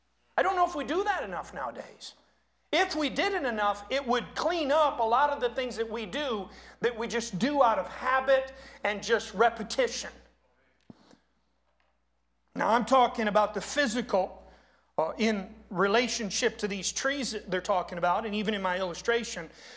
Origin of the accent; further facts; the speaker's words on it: Panama City, Florida, United States; born there; I was born in Florida. I was born in Panama City, Florida. That is on the Gulf of America side.